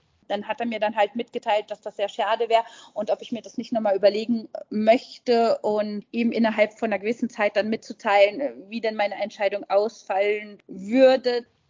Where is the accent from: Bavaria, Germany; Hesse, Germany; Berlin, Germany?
Hesse, Germany; Frankfurt; now in Switzerland; die zentral ist in Frankfurt, das ist ja meine Heimatstadt, lässt sich jetzt wunderbar verbinden. Ich wohne weiterhin in der Schweiz